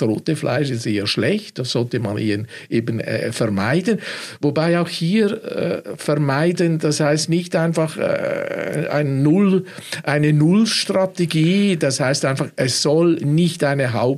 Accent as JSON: {"language": "German", "country": "Switzerland", "said": "Etwas, das mich als Schweizer und auch als, ich esse gerne"}